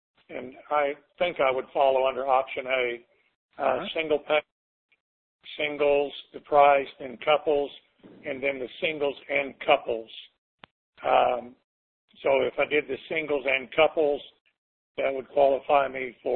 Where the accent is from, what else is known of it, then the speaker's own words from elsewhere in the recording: Phoenix, Arizona, United States; I'm from Phoenix, Arizona.